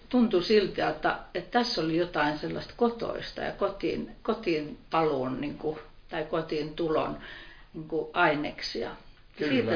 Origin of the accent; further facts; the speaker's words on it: Mikkeli, South Savo, Finland; tiesi, että minä olen Mikkelistä